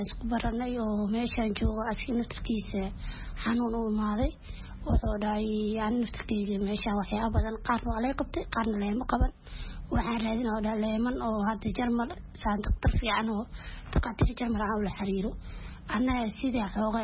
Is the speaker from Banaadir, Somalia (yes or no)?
yes; Mogadishu, Banaadir, Somalia; Waxaan u imaaday caafimaad, waxaan ka imaaday Soomaaliya Muqdisho.